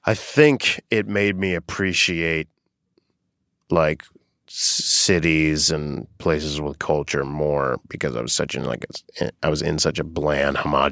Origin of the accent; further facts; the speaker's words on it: Boca Raton, Florida, United States; Boca Raton, Florida.